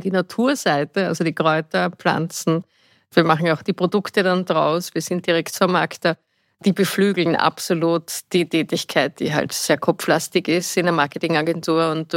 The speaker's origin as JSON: {"language": "German", "region": "Vienna", "country": "Austria", "also_born_or_lived": "Perchtoldsdorf", "said": "Ich komme ursprünglich aus Wien und jetzt Berchtoldsdorf, also das war so immer die Heimat, Rodon, Wien und Berchtoldsdorf, wo ich dann als Jugendliche hingezogen bin mit meinen Eltern."}